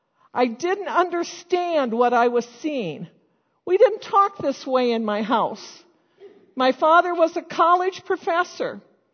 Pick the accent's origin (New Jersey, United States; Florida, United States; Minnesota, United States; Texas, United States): Minnesota, United States; Mankato; I grew up in the North. I grew up in Mankato. And in my family, in my town, my family says that there was no diversity when I was a kid. None whatsoever.